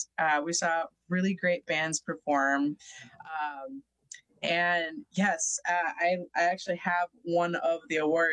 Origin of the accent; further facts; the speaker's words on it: Madison, Wisconsin, United States; I mean, just the representation of, like, we're from Madison, and reminding people that there is a very lively, bustling music scene here.